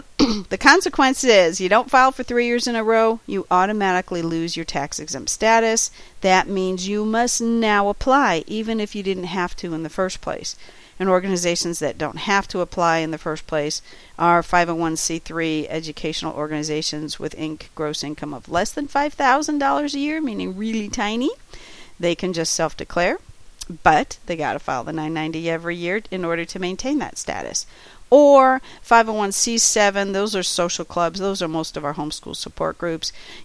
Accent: Cincinnati, Ohio, United States; Then you'll see me in Cincinnati, Ohio, my hometown, April 9th through 11th, 2015.

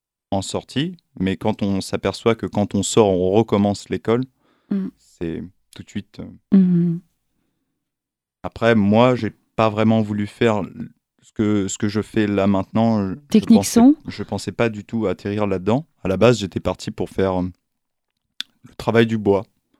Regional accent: Paris, Île-de-France, France; also born or lived in Versailles; Je viens de Paris. Je suis né à Versailles. Et j'ai grandi dans un camp militaire, en fait.

